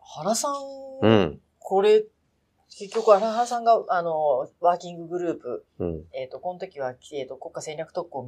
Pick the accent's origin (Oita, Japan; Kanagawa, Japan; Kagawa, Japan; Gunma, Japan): Oita, Japan; ようやく私の地元の大分に